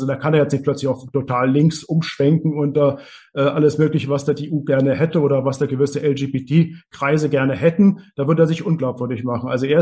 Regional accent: Hungary; Permanent muss man sich als Ungar da schräg angucken lassen.

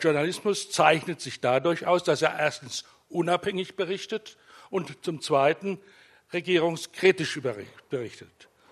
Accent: Frankfurt, Hesse, Germany; Ich komme ja aus der Frankfurter Gegend

